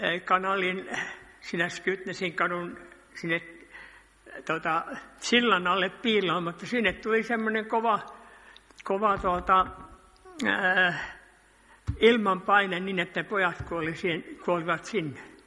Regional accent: Jakobstad, Ostrobothnia, Finland; Mähän olen syntynyt täällä Pietarsaaressa ensimmäisenä meidän perheen lapsista. Me asuimme silloin tuolla pormestarin saaressa siellä höyrysahalla.

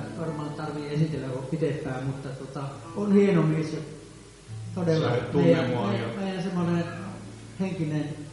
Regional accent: Oulu, North Ostrobothnia, Finland; also born or lived in Sweden; now in Tampere, Finland; Olen Oulusta kotoisin ja uskovaisten kodista. Vanhemmat tuli aktiivisia Oulun vapaaseurakunnassa ja siellä tuli käytyä ihan pikkupojasta.

